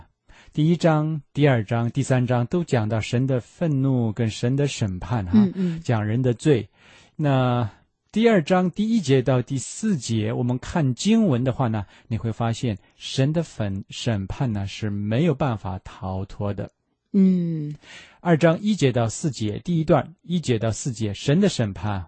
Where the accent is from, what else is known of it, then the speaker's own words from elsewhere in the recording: China; 尤其是我们中国人更懂这个道理啊